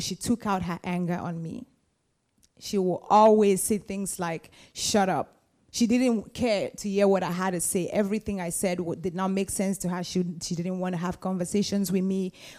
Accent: Cameroon; I'm from Cameroon originally, which is in Central Africa. My family was a polygamous family

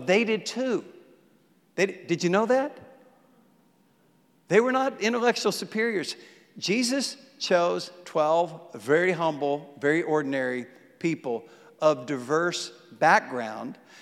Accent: the South, United States; They had a different dialect. I grew up in the South. There are still many people that have this dialect.

